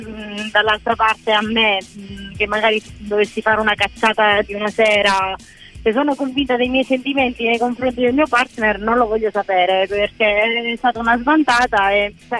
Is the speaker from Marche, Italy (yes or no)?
no; Calabria, Italy; No, sono calabrese.